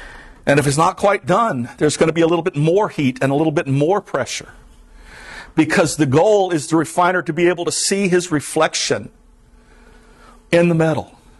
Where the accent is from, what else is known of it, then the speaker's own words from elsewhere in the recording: Florida, United States; I grew up in the Everglades. I am from the swamps.